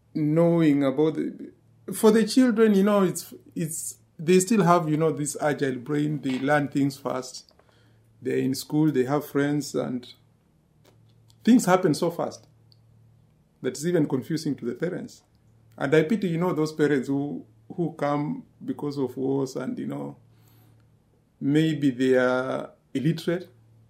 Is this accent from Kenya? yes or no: yes; Kenya; moved away as an adult; also born or lived in China; I left Kenya, went to China, did my medical course in Chinese. Then I come here as a Kenyan doctor.